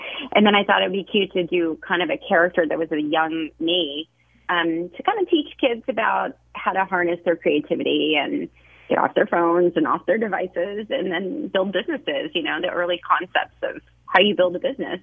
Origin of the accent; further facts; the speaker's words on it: Nashville, Tennessee, United States; We grew up in Nashville, Tennessee, so I was just, you know, running around in creeks catching bugs and frogs